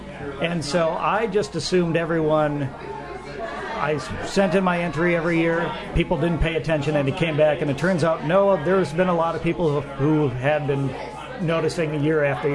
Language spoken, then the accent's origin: English; Minneapolis, Minnesota, United States; I come from Minnesota. I grew up in Minneapolis.